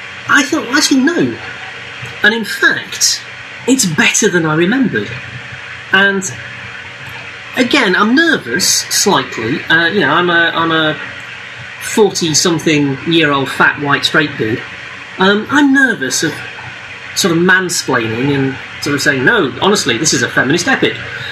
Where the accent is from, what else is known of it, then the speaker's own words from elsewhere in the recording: Doncaster, Yorkshire and the Humber, United Kingdom; I went to see the movies a lot because I'm from Doncaster and there wasn't a lot else to do, if we're honest.